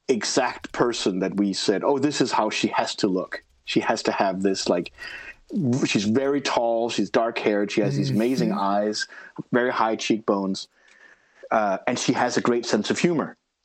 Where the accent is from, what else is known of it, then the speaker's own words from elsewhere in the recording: Denmark; accent: American; I'm sure some of you who listen to this might think I might be American. I am not American. I am actually from Denmark.